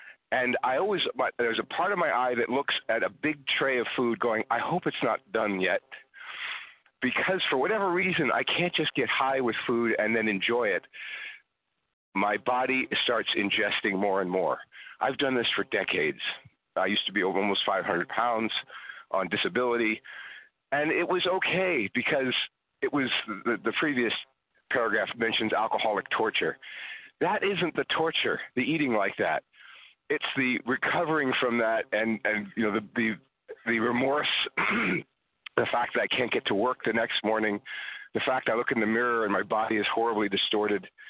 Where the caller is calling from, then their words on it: California, United States; I'm from California.